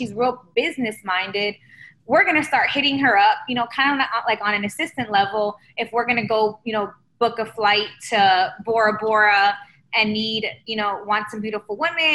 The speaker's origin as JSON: {"language": "English", "town": "Miami", "region": "Florida", "country": "United States", "tie": "born or raised there", "lives_now": "Los Angeles, United States", "said": "Oh, it was fun. I mean, before I got married, I was like the queen of Miami. Then I came to LA, I was a little bit popping."}